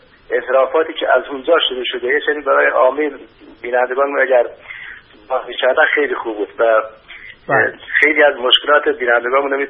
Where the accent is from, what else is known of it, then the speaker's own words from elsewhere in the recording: Yasuj, Kohgiluyeh and Boyer-Ahmad, Iran; آقا من از یاسوج هستم.